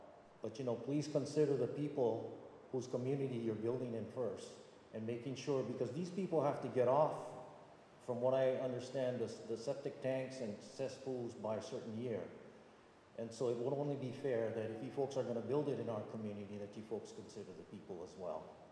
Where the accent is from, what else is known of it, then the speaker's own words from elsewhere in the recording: Waikapu, Hawaii, United States; I'm with the Waikapu Community Association Board as well. My concern is we're from Waikapu Gardens area, right where Waiale Road comes down